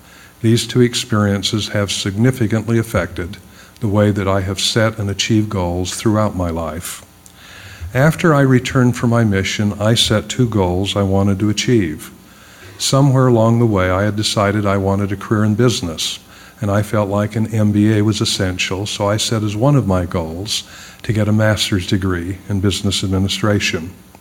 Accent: Ogden, Utah, United States; I chose Weber State in my hometown of Ogden, Utah.

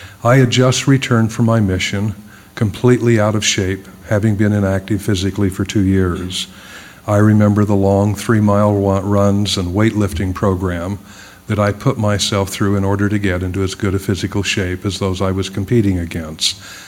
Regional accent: Ogden, Utah, United States; I chose Weber State in my hometown of Ogden, Utah.

